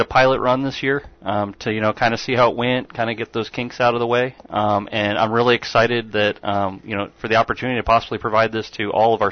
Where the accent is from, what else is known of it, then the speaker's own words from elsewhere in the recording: Lake Havasu City, Arizona, United States; I was born and raised here in Lake Havasu, came back to town